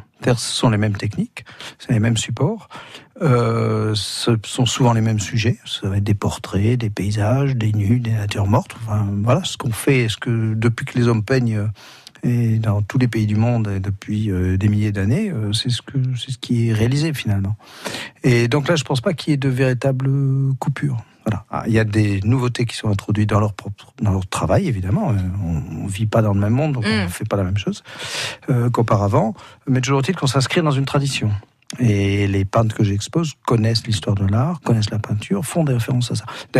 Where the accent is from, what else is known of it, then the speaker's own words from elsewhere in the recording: Strasbourg, Grand Est, France; il se trouve que moi je suis strasbourgeois